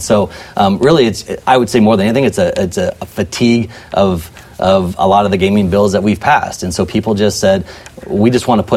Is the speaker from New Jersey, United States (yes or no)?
no; Grinnell, Iowa, United States; You know, growing up in Grinnell, we didn't take them to Hy-Vee. We just took them down to the redemption center.